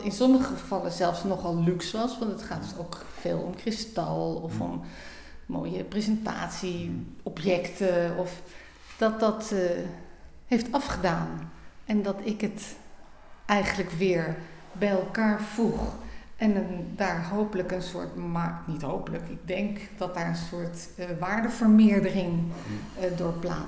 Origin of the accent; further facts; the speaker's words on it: Amsterdam, North Holland, Netherlands; Ik kom uit Amsterdam. Daar woon ik, daar werk ik.